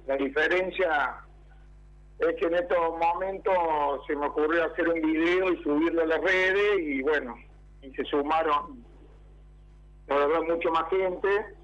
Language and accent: Spanish; Argentina; lo que somos como argentinos.